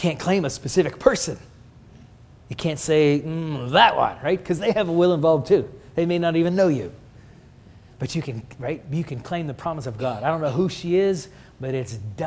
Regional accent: Oklahoma, United States; It doesn't mean a whole lot here, but I'm from Oklahoma, right? Oklahoma's been a state since 1907, right? We have no history.

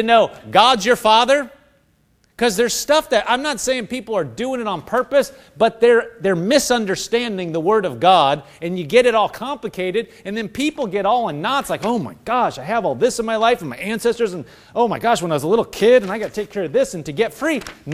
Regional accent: Nebraska, United States; born there; Yes, you know, I was born in Nebraska.

